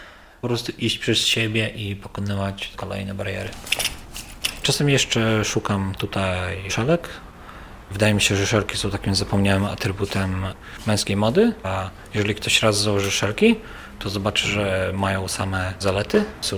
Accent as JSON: {"language": "Polish", "town": "Białystok", "region": "Podlaskie Voivodeship", "country": "Poland", "tie": "born or raised there", "said": "Ja się wychowałem na zwykłym białostockim osiedlu."}